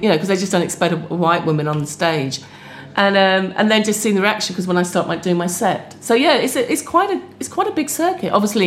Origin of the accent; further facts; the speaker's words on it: London, United Kingdom; accent: English; they expect my German to be rubbish because I'm British and I have a very strong English accent